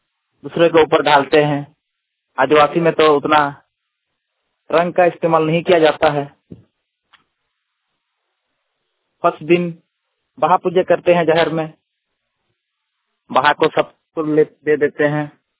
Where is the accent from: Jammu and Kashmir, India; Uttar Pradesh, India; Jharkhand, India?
Jharkhand, India; Machhaliya; हाँ, मैं दुमका जिला से बोल रहा हूँ … दुमका जिला जमा प्रखंड के रहने वाले हैं, गांव मछलिया से।